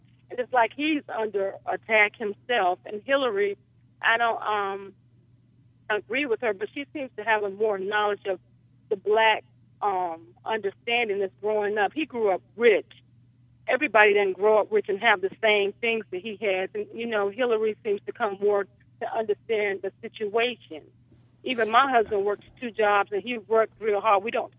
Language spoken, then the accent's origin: English; North Carolina, United States; Okay, I'm from North Carolina, and I have 6 kids.